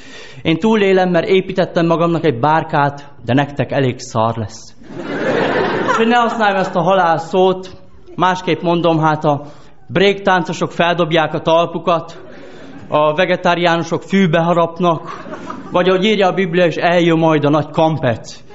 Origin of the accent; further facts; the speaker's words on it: Transylvania, Romania; amikor kiderül, hogy honnan vagyok, mert főleg a budapesti ismerőseimmel, hogy honnan vagy, Erdély.